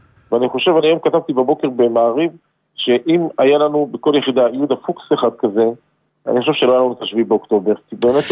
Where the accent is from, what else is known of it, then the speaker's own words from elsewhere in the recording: Haifa District, Israel; תאמין לי באחריות עליך, כחיפאי לשעבר, כאחד שגדל בקריות.